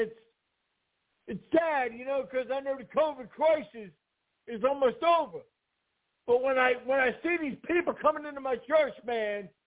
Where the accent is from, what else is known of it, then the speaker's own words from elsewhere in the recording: New York City, New York, United States; You know, I was born in Harlem and raised in New York City.